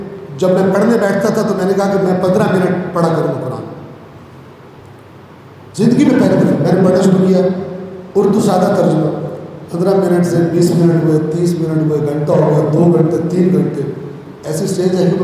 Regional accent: Rajoa Sadat, Punjab, Pakistan; میں سید ہوں، پیدائشی شیعہ ہوں، ٹھیک ہے؟ ہمارا علاقہ معروف ہے، بلکہ نام ہی اس کا رجوہ سادات ہے

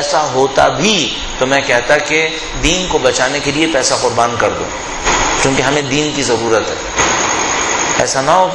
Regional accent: Karachi, Sindh, Pakistan; also born or lived in Iran; میں چونکہ کراچی کا رہنے والا ہوں لہذا کراچی کو اچھی طرح جانتا ہوں، اچھی طرح پہچانتا ہوں. 13 سال ہو گئے مجھے ایران سے واپس آ کر کراچی میں کام کرتے ہوئے.

